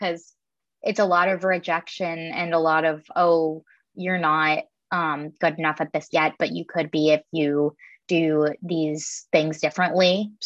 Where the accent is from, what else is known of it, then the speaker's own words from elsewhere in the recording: Chappaqua, New York, United States; I grew up in Chappaqua, New York, which is about an hour, give or take, north of Manhattan.